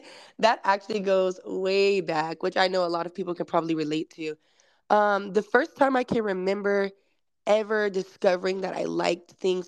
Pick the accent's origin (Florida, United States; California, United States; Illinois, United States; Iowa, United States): Florida, United States; Clewiston; now in Orlando, United States; Yes, so I am from Clewiston, Florida. That's deep in the muck of South Florida, right near Lake Okeechobee on the Everglades. So it's really Alligator City. I'm a country girl. But I am currently located in Orlando, Florida.